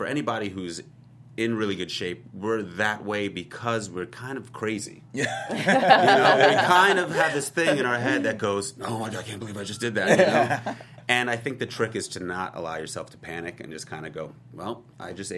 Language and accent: English; New York, United States; now in Los Angeles, United States; I'm a New Yorker, so I've been prone to walking.